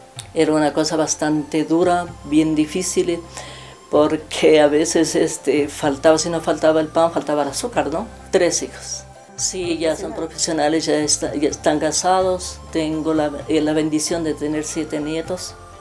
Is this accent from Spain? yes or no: no; Cariamanga, Loja, Ecuador; Nací en Cariamanga, en el barrio Chile. En total hemos sido 8 hermanos.